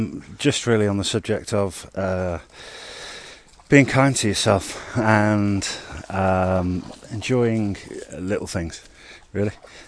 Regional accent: Formby, North West England, United Kingdom; I grew up on in Formby by a red squirrel reserve. Spent a lot of time there in my youth

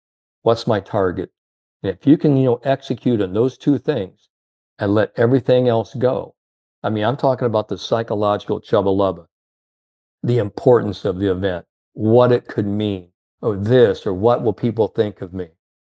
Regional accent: Indiana, United States; I came from the Hoosier State, Indiana, and we were basketball crazy.

